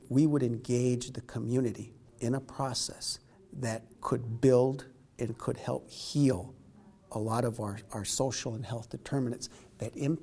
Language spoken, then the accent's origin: English; Wisconsin, United States; I am from the Menominee Nation. Proud.